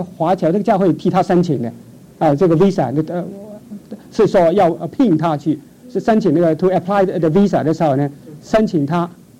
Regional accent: China; 我们中国人办，因为我们做这件事情做得太晚哈

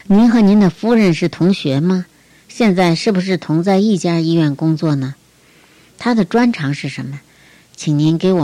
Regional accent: Gaiping, Liaoning, China; 我生在东北的辽宁，小学中学都在我的家乡盖平县读的。哦，盖平县现在叫盖县了啊。大学呢是在沈阳的辽宁医学院读的

